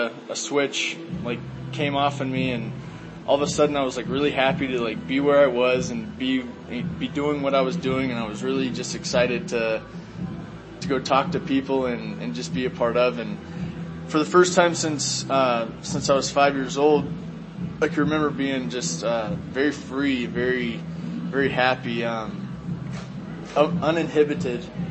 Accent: Florida, United States; and I'm from Florida, so that was like, you know, 4 hours away from where I grew up.

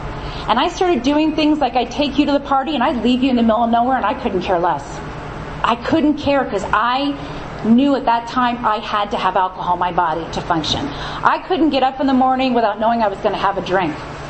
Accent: East Coast, United States; I grew up on the East Coast, grew up in a great family.

